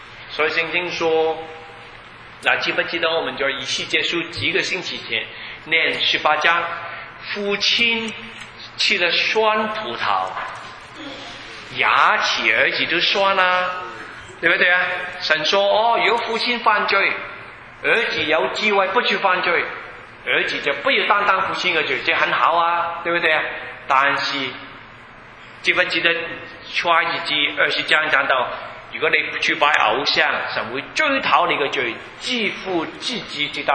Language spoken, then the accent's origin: Chinese; Guangdong, China; 你看我的口音就知道了，是广东人了，骗不到人了。